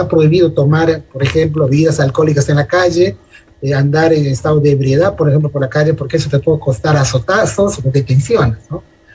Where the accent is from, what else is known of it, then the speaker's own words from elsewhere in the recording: Peru; como decimos nosotros en términos criollos, como peruanos